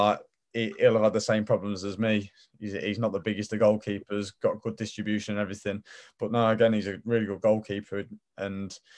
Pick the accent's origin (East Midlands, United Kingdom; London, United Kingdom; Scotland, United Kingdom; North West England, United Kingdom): East Midlands, United Kingdom; Lincoln; because I'm from Lincoln, I am.